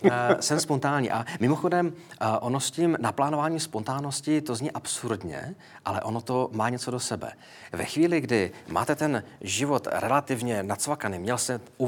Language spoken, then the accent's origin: Czech; Moravia, Czechia; My jsme oba dva z Moravy.